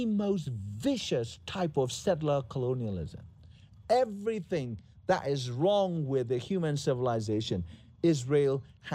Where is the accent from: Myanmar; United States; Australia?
Myanmar; I came from Burma, or Myanmar, if you want to call it, where we, the Buddhist majority